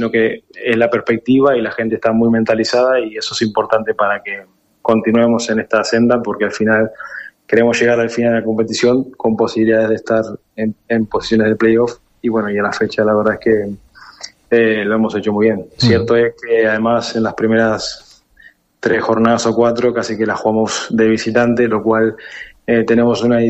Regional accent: Uruguay; Sí, soy uruguayo, así que no hay otra posibilidad.

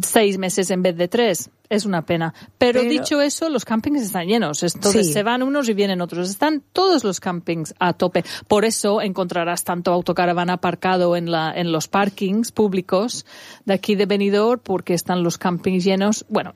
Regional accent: England, United Kingdom; Es un país precioso, yo soy inglesa, es precioso cuando no llueve

